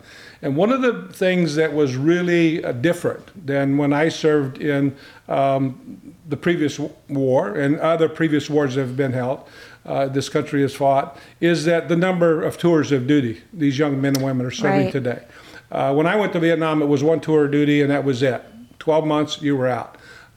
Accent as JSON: {"language": "English", "region": "Midwest", "country": "United States", "tie": "born or raised there", "moved": "as an adult", "said": "Well, I am retired. I grew up in the Midwest, worked in the New York area for most of my career, and then moved down here about 20-some years ago to retire."}